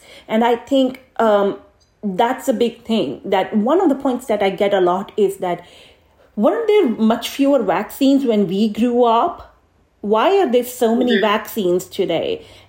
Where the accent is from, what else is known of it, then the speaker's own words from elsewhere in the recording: India; I was born and raised in India